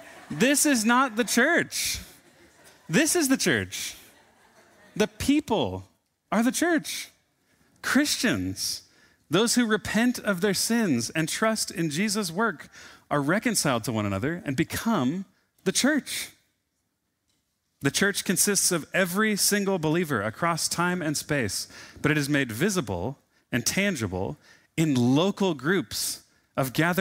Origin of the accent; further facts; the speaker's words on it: Montana, United States; To consider them less American than me because I was born and raised in Montana is actually categorically, legally untrue.